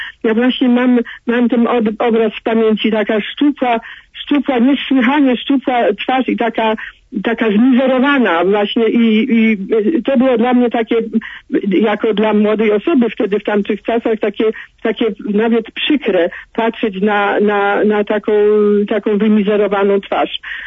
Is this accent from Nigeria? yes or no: no; Poznań, Greater Poland Voivodeship, Poland; now in Switzerland; dzwonię ze Szwajcarii. Tak się składa, że też jestem z Poznania